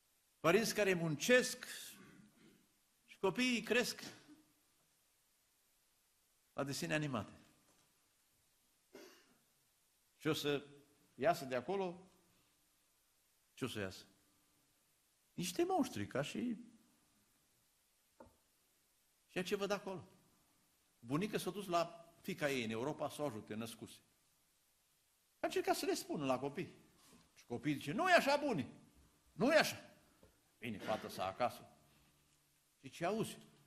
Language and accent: Romanian; Apuseni Mountains, Romania; Eu sunt originar din Apuseni, sunt moț.